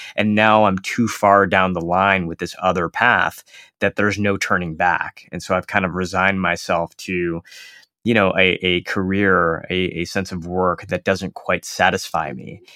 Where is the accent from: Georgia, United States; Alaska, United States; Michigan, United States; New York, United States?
Michigan, United States; I grew up right outside of Detroit, Michigan, and you know, my town was hit hard during the past couple of economic recessions.